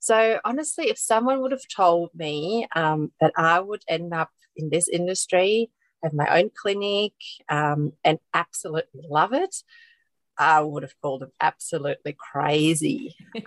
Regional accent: Germany; English is a second language; growing up in Germany, that whole holistic sort of more treatment approach wasn't really too foreign for me.

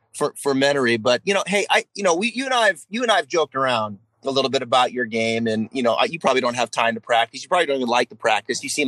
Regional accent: Pacific Northwest, United States; I'm a diehard Seahawk fan growing up in the Northwest.

